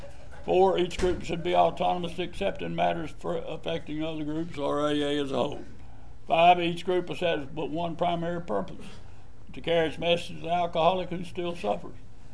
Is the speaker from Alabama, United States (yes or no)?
yes; Alabama, United States; I'm an Alabama drunk and a Georgia alcoholic. And like I said, I'm from Alabama